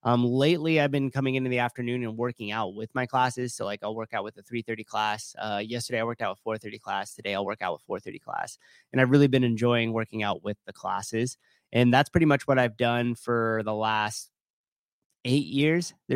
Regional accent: California, United States; Hella, because I'm from the Bay Area. Hella. I got made fun of quite a bit for saying

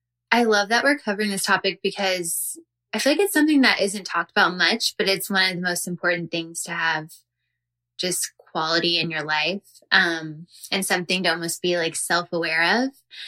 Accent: Dallas, Texas, United States; The interesting thing was I'm from Dallas, Texas.

